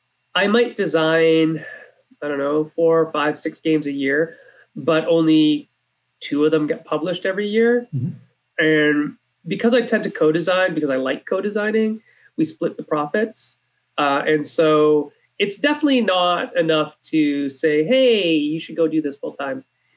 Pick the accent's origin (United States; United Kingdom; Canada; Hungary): Canada; I'm fine with calling it whatever because I'm Canadian.